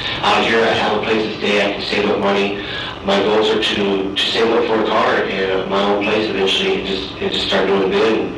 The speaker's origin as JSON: {"language": "English", "region": "California", "country": "United States", "said": "I'm from California, and when I came out, everyone talked about how California served slop and mango bags."}